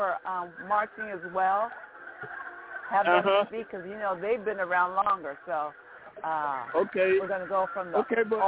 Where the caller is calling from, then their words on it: Tampa, Florida, United States; No, I'm not. No, I'm in Tampa. I'm in Tampa, Florida.